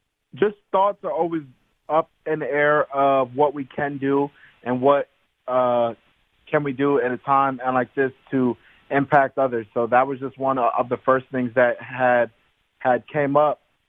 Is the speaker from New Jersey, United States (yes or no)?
yes; New Jersey, United States; growing up in North Jersey, like, we go through all, like, four seasons.